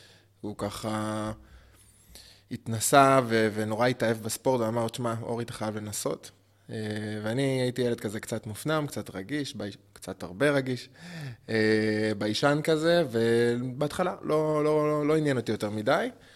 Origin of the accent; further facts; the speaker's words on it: Jerusalem, Jerusalem District, Israel; now in Tel Aviv, Israel; 32, במקור ירושלמי, היום מתגורר בתל אביב.